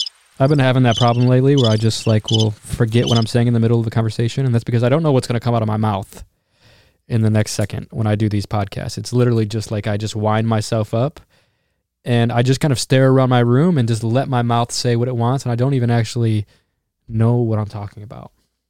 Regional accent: Detroit, Michigan, United States; because I grew up in Detroit, and we have a very interesting demographic of people here.

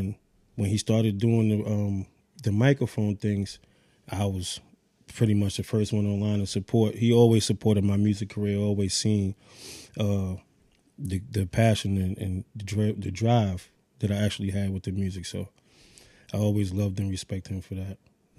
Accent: Yonkers, New York, United States; Born and raised in Yonkers, born in St. Joseph Hospital.

